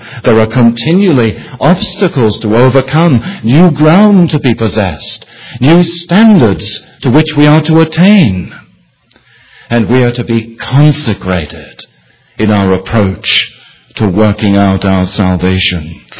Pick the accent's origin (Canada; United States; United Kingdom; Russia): United Kingdom; England; moved away; that was very current as I was growing up in England as a young Christian